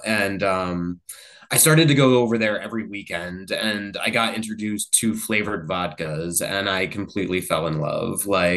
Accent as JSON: {"language": "English", "region": "Massachusetts", "country": "United States", "said": "I'm originally from the Berkshires, the mountains of Massachusetts, but I have been living out on the South Shore for about 9 years now."}